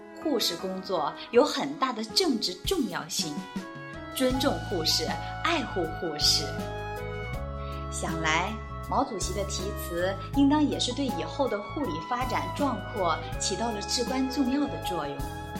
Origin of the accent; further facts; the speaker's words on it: Hunan, China; 我的老家在湖南的一个小山村